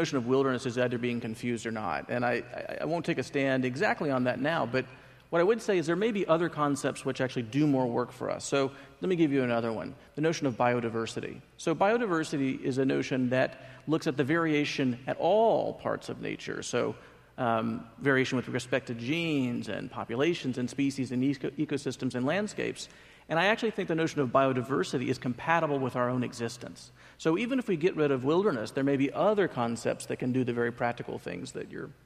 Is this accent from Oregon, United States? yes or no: yes; Lake Oswego, Oregon, United States; I'm from Lake Oswego, Oregon